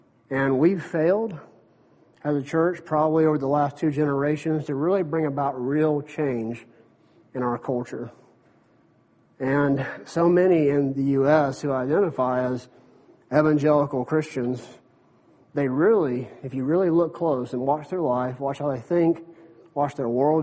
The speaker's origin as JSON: {"language": "English", "region": "the South", "country": "United States", "tie": "born or raised there", "said": "And as a Southerner and as a guy who grew up in the South and a guy who was very patriotic"}